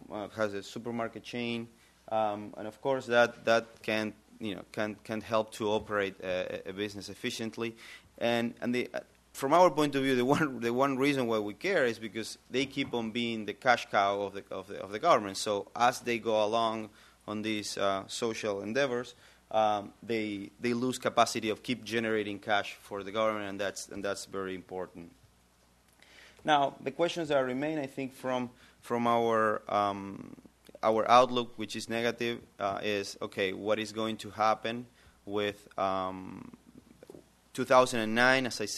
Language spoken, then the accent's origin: English; Argentina; As I'm originally from Argentina